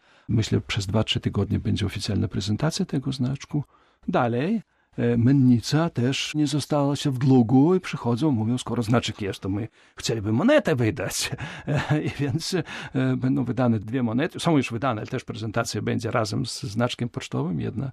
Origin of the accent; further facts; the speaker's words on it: Minsk, Belarus; also born or lived in Moscow; powiedziałem skąd jestem, z Mińska